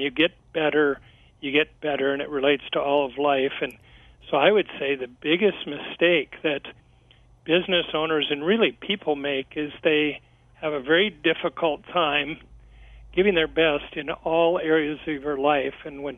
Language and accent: English; Kansas City, Missouri, United States; whether it's the blue sky day here in my hometown of Kansas City.